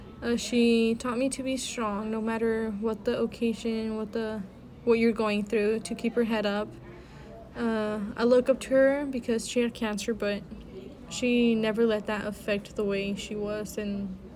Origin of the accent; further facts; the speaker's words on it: Galveston, Texas, United States; born there; I was born on October 1st, 2001. I was born in Galveston, Texas